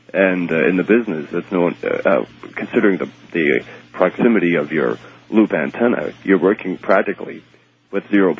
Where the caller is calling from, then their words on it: Tilbury, Ontario, Canada; calling from Tilbury, Ontario.